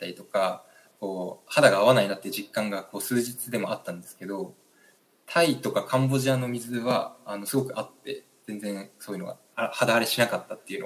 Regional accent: Chitose, Hokkaido, Japan; 北海道の千歳市っていうところが自分の地元なんですけども、まあ、そこで山田木材っていう会社があの自分の実家でして

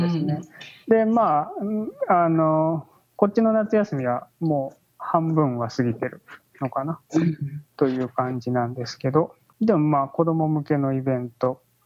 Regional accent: Saitama, Japan; 僕は埼玉出身で、埼玉県って結構盆地が多い。

